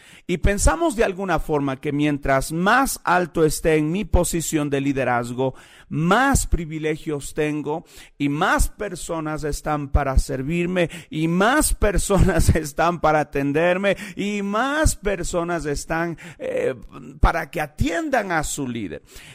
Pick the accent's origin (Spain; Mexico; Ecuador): Ecuador; soy muy latino, muy ecuatoriano, y mis raíces son de raíces indígenas